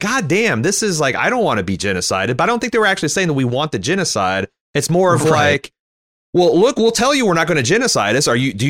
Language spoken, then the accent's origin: English; Canada; Yeah, as a Canadian